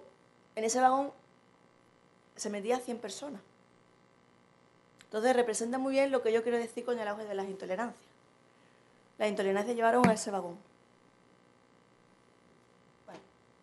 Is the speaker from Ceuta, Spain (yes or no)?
yes; Ceuta, Spain; nosotros, mi compañero David y yo, venimos de Ceuta, hermana de Melilla, también en África.